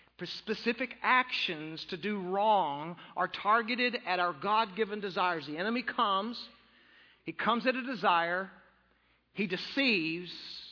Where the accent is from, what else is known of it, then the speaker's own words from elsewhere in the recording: Texas, United States; I grew up in West Texas. I grew up around coyotes.